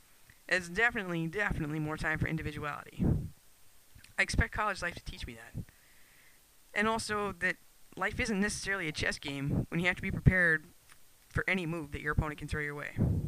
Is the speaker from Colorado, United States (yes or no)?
yes; Joes, Colorado, United States; now in Carlsbad, United States; I'm from Joe's, Colorado, but don't worry, I'm a Colorado State Rams fan